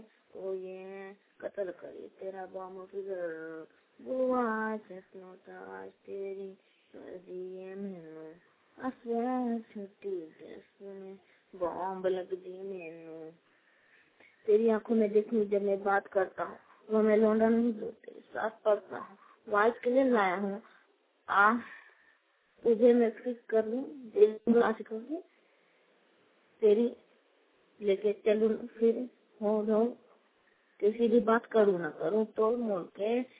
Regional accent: Dumka, Jharkhand, India; मैं दुमका का रहने वाला हूँ.

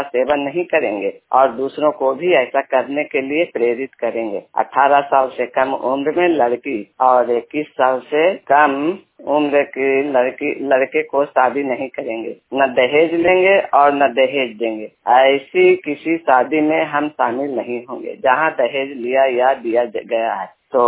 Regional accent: Harnaut, Bihar, India; कल्याण बीघा की रहने वाली हूँ … और हरनौत प्रखंड नालंदा जिला की हूँ।

